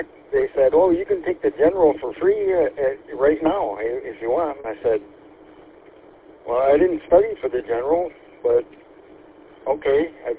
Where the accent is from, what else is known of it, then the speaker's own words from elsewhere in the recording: Troy, Michigan, United States; I grew up in Troy. I'm well familiar with the whole area.